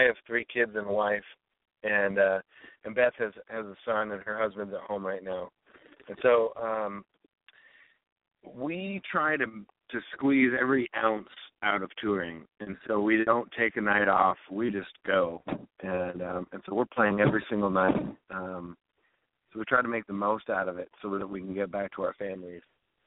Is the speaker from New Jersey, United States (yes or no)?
no; Seattle, Washington, United States; Yeah, we're from Seattle, Washington, but we are currently in Collegeville, Pennsylvania.